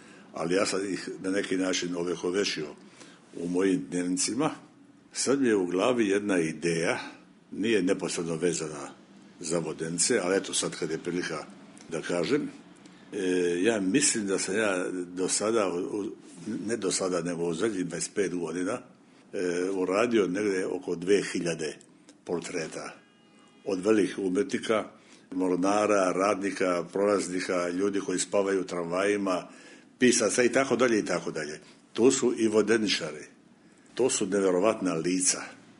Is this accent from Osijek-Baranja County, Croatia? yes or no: no; Šibenik, Šibenik-Knin County, Croatia; ja sam iz Šibenika, mi smo doživjeli strahovito bombardovanje 1944. godine